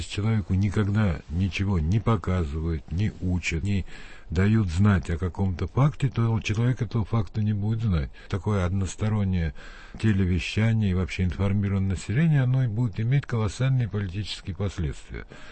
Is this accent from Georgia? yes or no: yes; Georgia; now in Russia; Я гражданин России, я, так сказать, 45 лет живу в России